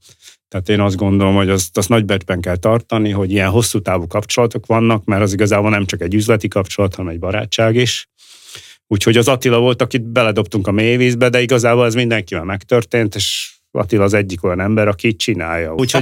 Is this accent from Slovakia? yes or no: yes; Southern Slovakia, Slovakia; és mivel igazából mi, mint felvidéki magyarok, ugye, akkor igazából az ember azért körülveszi magát, főleg magyarral